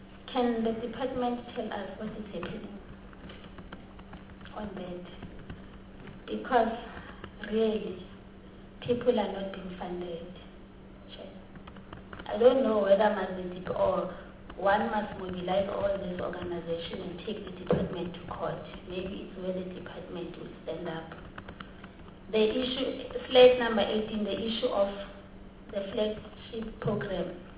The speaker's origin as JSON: {"language": "English", "country": "South Africa", "said": "So, really, I'm not impressed being a South African sitting here, you know, oversighting for our communities in this committee."}